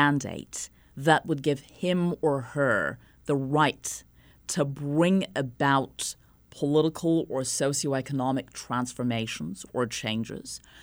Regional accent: Jammu and Kashmir, India; I grew up in Kashmir in the 1970s and the 1980s, and the culture that I was raised in was composite. It was pluralistic. I was raised within a secular framework

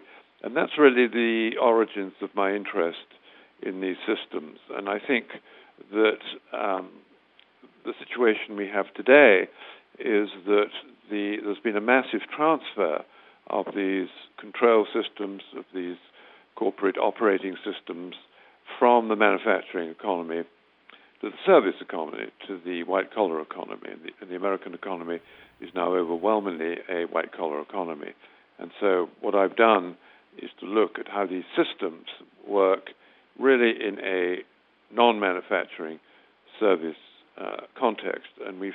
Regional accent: United Kingdom; I'm British. I divide my time between the UK and the US

